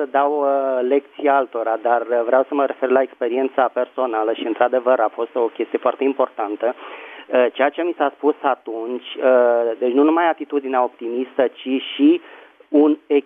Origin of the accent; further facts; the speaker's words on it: Bucharest, Romania; din București